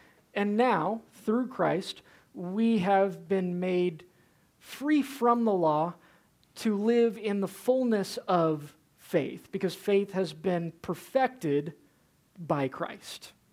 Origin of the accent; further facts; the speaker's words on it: Georgia, United States; I grew up in the Bible Belt in North Georgia, and I guess Middle Georgia.